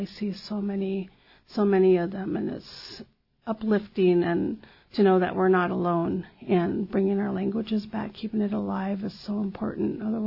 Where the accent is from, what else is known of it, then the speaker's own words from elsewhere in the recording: Hoonah, Alaska, United States; It's important because it's our ancestors' language. It's something I grew up hearing all my life. I grew up in Huna, and I heard it all the time, and I don't hear it as much anymore.